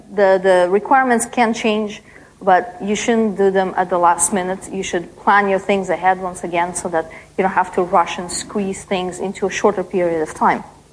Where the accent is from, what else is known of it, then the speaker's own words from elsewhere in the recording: Canada; I speak in dollars, I'm from Canada